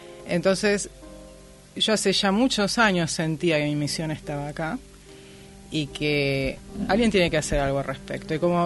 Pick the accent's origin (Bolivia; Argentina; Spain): Argentina; Claro, pero lo que nos ocurre en la Argentina es que hay una fuga de cerebros.